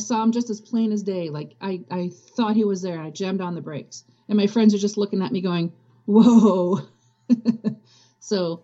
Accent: the Maritimes, Canada; Because, you know, in Canada, there's a lot of wooded areas. You know, growing up in the Maritimes, that's when I first heard about the Loup Garou.

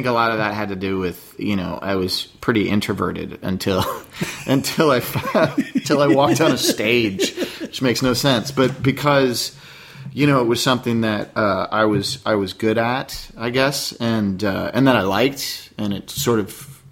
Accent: Boston, Massachusetts, United States; born there; I was born in Boston, Massachusetts.

